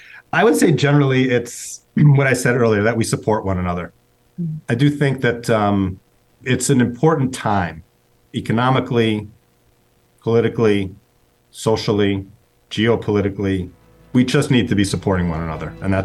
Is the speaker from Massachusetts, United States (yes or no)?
yes; Massachusetts, United States; I grew up in the Berkshires. I still consider it home. I have family there.